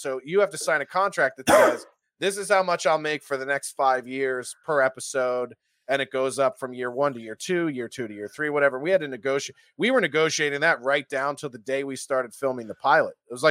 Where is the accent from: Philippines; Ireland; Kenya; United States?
United States; Philadelphia, Pennsylvania; And we premiered at 1.3 at our week two episode in my hometown of Philly.